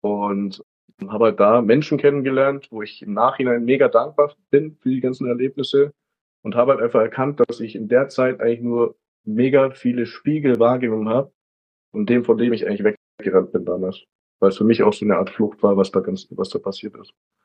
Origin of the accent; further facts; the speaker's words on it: Augsburg, Bavaria, Germany; Und ich bin halt dann damals in Zug eingestiegen von Augsburg, also meine Heimatstadt, nach Salzburg eben.